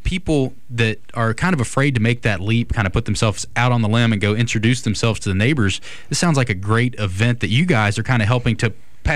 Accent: Alabama, United States; I'm from Clark County, Alabama. I grew up on, like, this dirt road, my closest neighbor half a mile away.

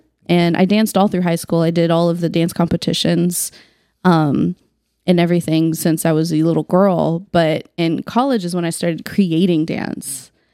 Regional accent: Cincinnati, Ohio, United States; also born or lived in Richmond, Virginia / Cleveland / Pittsburgh; I was born in Richmond, Virginia, spent just a couple minutes there as a baby, basically. Then my parents moved to Cleveland, then down to Cincinnati where I grew up. So I say I'm from Cincinnati cause I was there from, you know, early childhood through high school.

